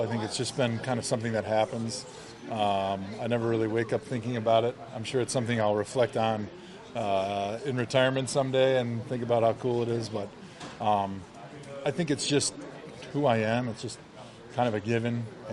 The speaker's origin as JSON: {"language": "English", "region": "Wisconsin", "country": "United States", "tie": "born or raised there", "said": "growing up in Wisconsin, Brett Favre was kind of one of my childhood idols"}